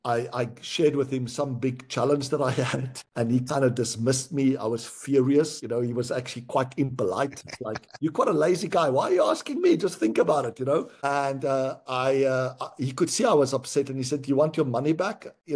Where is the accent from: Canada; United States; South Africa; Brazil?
South Africa; I grew up in South Africa, grew up on a small farm, you know, without much resources.